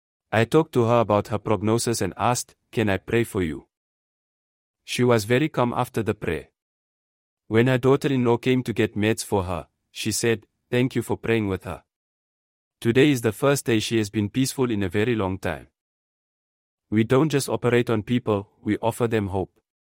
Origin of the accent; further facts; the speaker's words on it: Angola; moved away as an adult; also born or lived in Namibia; after moving from my home country in Angola to study biology and chemistry in Namibia, I enrolled at Concordia University in California, USA, for my pre-med studies. I finished, returned to Namibia